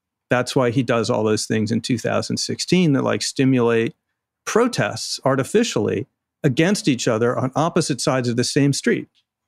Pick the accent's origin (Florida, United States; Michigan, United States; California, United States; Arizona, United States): Arizona, United States; the bogus partisan audit in Arizona, my home state.